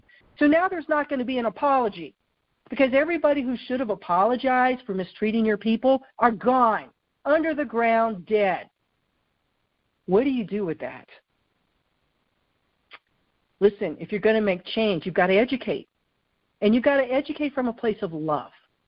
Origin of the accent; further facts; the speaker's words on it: United States; you know, I'm Native American, that's one of them, where I really have to catch myself.